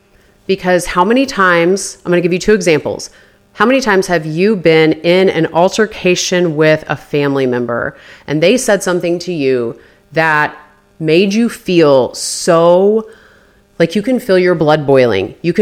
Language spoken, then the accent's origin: English; Midwest, United States; I think I grew up in the Midwest.